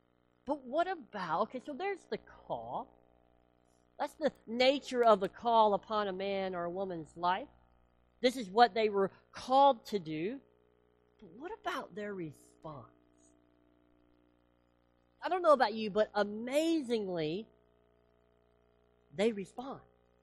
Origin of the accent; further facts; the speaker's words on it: United States; I'm so American. I'm so westernized that I need logical conclusions that make sense.